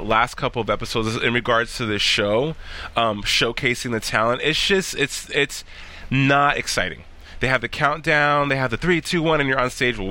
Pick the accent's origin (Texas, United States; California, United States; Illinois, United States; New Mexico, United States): New Mexico, United States; Albuquerque; And I'm from Albuquerque, New Mexico.